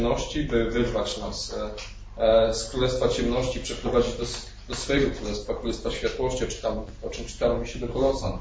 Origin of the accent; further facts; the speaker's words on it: Poznań, Greater Poland Voivodeship, Poland; ja jestem z Poznania i tam punktualnie o 10 zaczynam.